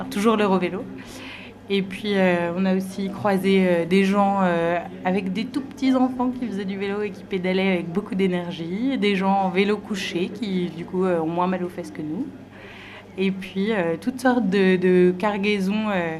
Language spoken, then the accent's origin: French; Auvergne-Rhône-Alpes, France; j'ai 24 ans, je viens du département de l'Ain et je suis donc venue depuis Bourg-en-Bresse en vélo.